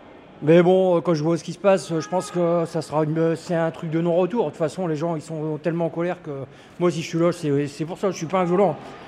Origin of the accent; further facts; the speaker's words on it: Hauts-de-France, France; Du Pas-de-Calais.